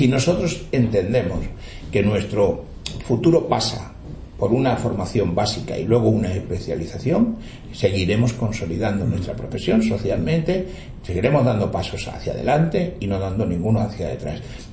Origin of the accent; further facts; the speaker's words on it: Granada, Andalusia, Spain; yo soy, ajá, granadino, ¿no?